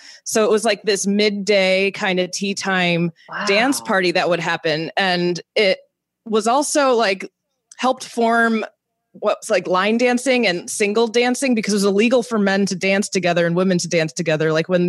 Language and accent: English; Hartford, Connecticut, United States; I'm from Hartford, Connecticut. There's a tea house there called Tisane.